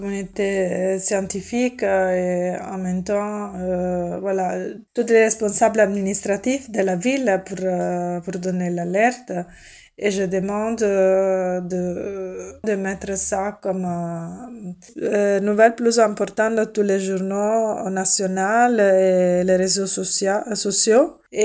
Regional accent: Italy; now in Belgium; Moi, je suis italienne. J'habite en Belgique depuis 10 ans.

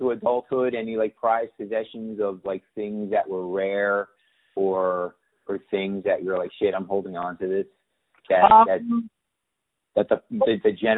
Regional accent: Fords, New Jersey, United States; Now, I mean, you grew up in Fords and I grew up in Fords.

